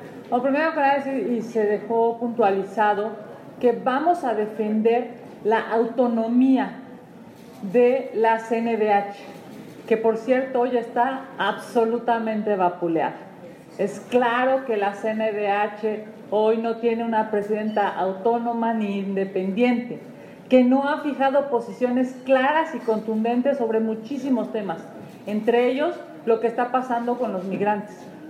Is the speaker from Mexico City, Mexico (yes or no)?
yes; Mexico City, Mexico; Es un privilegio vivir en Yucatán, y se los digo como chilanga.